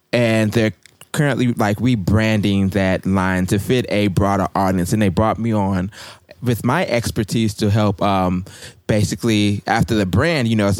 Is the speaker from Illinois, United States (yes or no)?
no; Pine Line, Missouri, United States; also born or lived in St. Louis; And I grew up started in Pine Line, Missouri. I went to Pine Line Elementary.